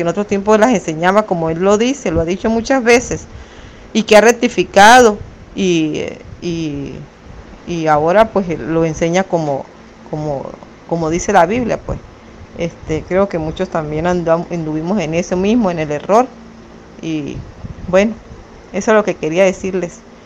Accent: Venezuela; Soy de Venezuela y vivo en un pueblito llamado Chichiribichi, estado Falcón.

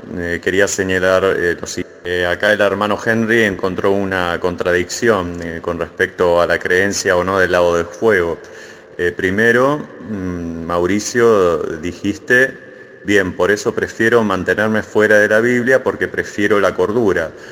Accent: Buenos Aires, Argentina; soy compatriota tuyo, soy también de acá de Argentina, de Buenos Aires

